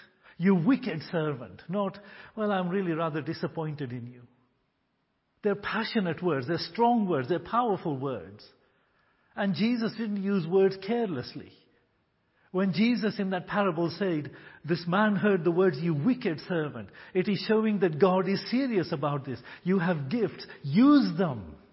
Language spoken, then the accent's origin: English; Kenya; I'm not a native Swahili speaker. It's not my first language. I grew up in Kenya. I was born in Kenya. Grew up in Kenya, yes.